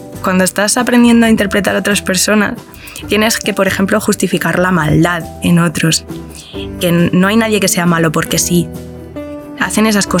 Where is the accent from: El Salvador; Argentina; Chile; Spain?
Spain; soy de España, entonces aquí todo el mundo, el trasfondo católico lo tenemos todos.